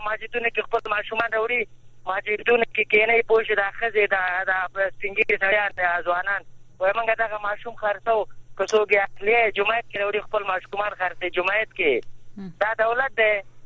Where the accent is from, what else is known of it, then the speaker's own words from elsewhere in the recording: Afghanistan; زه اصلي د افغان افغان بچی یم